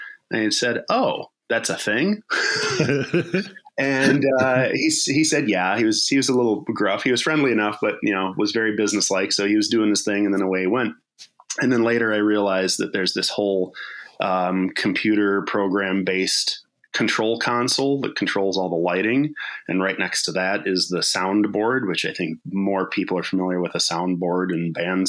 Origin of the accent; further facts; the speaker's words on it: Medford, Wisconsin, United States; I grew up in north central Wisconsin, in a tiny little town called Medford.